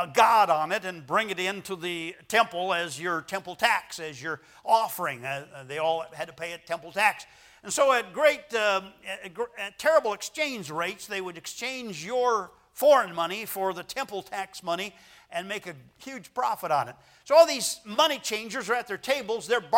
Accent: Tucson, Arizona, United States; I was raised in Tucson. They had a lot of stockyards there.

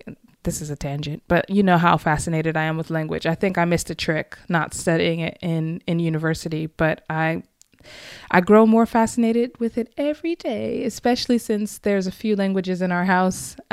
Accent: United States; And also a little shout out to my home country. This tune was an American tune, just so you know.

